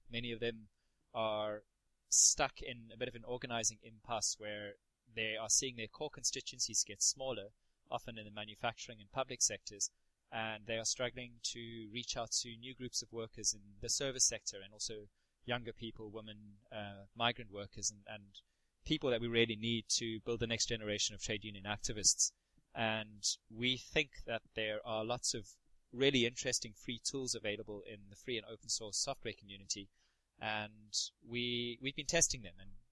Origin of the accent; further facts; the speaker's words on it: Cape Town, Western Cape, South Africa; now in Glasgow, United Kingdom; I'm from Cape Town, and I worked with the big South African trade union federation, KUSATU, as well as some of the other smaller unions. I've been living in Scotland for 6 years